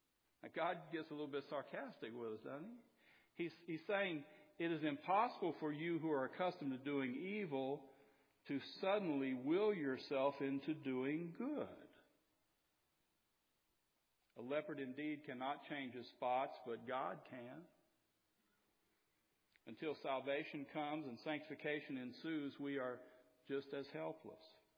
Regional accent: Southern United States, United States; Now, I'm from the South, and I know people in the South, and I grew up in a small town

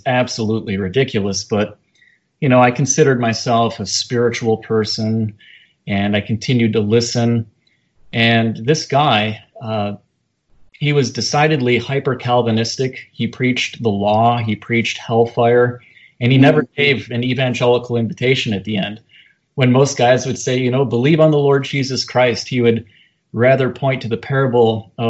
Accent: Joliet, Illinois, United States; Well, I grew up in Joliet, Illinois, and I was just part of a typical Midwestern Roman Catholic household.

